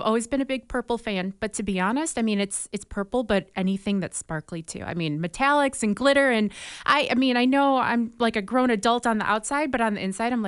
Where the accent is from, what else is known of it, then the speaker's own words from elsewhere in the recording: Illinois, United States; I'm not. Yeah, born and raised in Illinois in a Chicago suburb.